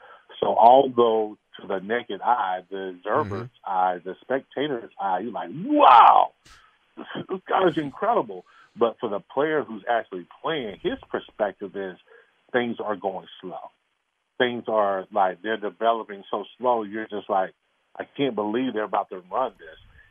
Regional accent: Lamar, South Carolina, United States; Well, you know, I'm from the South. You know, I'm from a little town called Lamar, South Carolina.

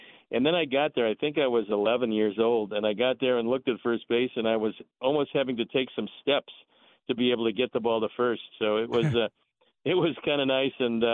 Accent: Cleveland, Ohio, United States; and I was very familiar with that because growing up in Cleveland, that was part of the legend, you know.

